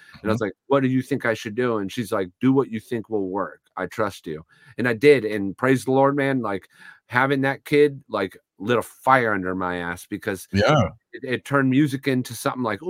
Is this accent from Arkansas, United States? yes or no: no; Florida, United States; We grew up in Polk County, Florida. We got kicked out of the trailer. We moved up here to Hernando County in Brooksville, and we had to live in like these Section 8 apartments, and it was a predominantly black neighborhood.